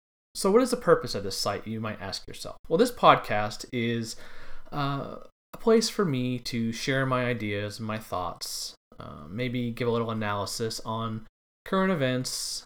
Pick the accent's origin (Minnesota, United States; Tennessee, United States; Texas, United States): Texas, United States; Well, I am originally from Southeast Texas, born and raised in an area called the Golden Triangle.